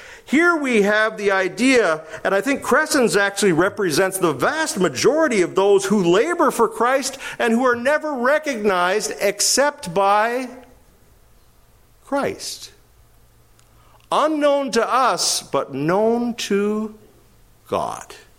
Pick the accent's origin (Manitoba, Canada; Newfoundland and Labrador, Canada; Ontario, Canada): Manitoba, Canada; Winnipeg; I grew up in Winnipeg. There used to be a store called Kresge's.